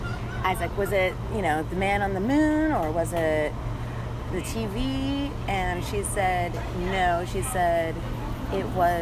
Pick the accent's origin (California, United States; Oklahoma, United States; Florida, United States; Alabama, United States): Florida, United States; also born or lived in Atlanta / Denver; now in Austin, United States; no, I moved here from Florida originally about 11 years ago.